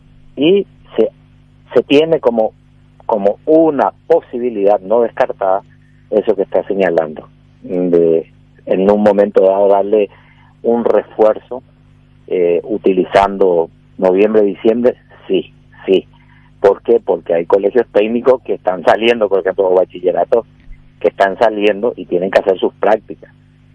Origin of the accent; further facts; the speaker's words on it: Paraguay; como paraguayo